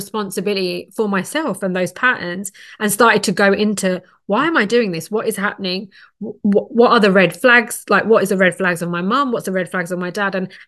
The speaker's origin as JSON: {"language": "English", "region": "London", "country": "United Kingdom", "said": "I was working in London. I come from London originally."}